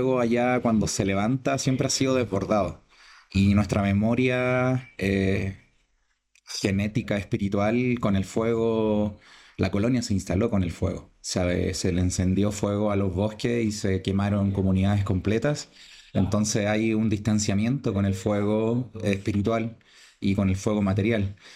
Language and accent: Spanish; Panguipulli, Los Ríos, Chile; Vengo de Gualmapu, Pangipulli, estoy viviendo allá. … Estoy en un proceso de recuperación de mi identidad cultural después de varios desplazamientos forzados de mi familia